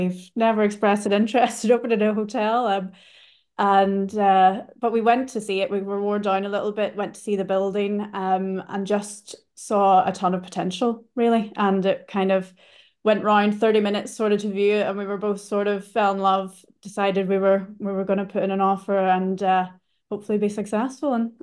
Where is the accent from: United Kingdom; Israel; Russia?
United Kingdom; Portstewart, Northern Ireland; moved away; I'm from Port Stewart, so just the town next to where the hotel's located